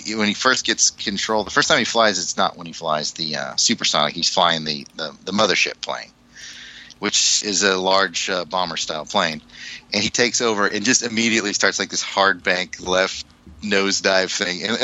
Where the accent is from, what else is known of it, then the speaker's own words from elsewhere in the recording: Indiana, United States; I'm from Indiana.